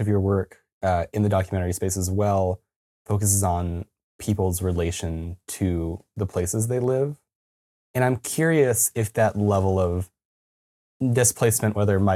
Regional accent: Provo, Utah, United States; my experience of growing up in Provo

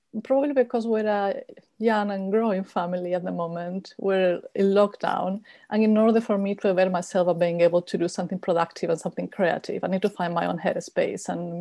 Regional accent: Cádiz, Andalusia, Spain; moved away as an adult; also born or lived in Glasgow / Oxford; now in Cambridge, United Kingdom; Spain, from Andalusia, and in fact, The Swimmers is based in Andalusia. It's the first book I write set in my hometown, really, in Cádiz. And then I came to the UK for my education.

